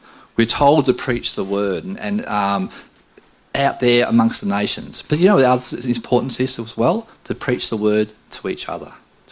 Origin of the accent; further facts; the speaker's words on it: Camperdown, Victoria, Australia; I travelled from my hometown of Camperdown, 65 kilometres down to a place called Warrnambool